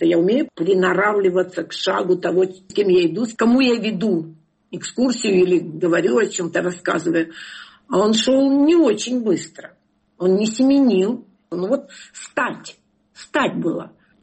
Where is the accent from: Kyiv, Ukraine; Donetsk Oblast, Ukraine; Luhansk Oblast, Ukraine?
Kyiv, Ukraine; Я киевский человек. Я родилась в Киеве. Всю жизнь жила в Киеве.